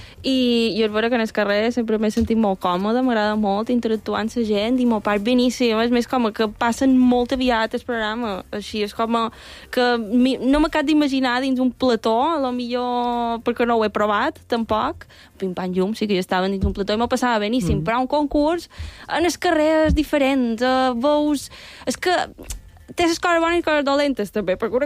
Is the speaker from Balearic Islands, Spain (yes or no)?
yes; Muro, Balearic Islands, Spain; A Muro tampoc, que del meu poble no hem anat.